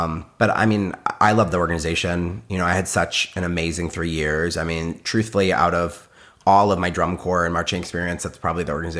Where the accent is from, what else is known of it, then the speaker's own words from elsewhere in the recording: Detroit, Michigan, United States; Really, it's in Michigan, I would say. I mean, the fall, I grew up in Detroit.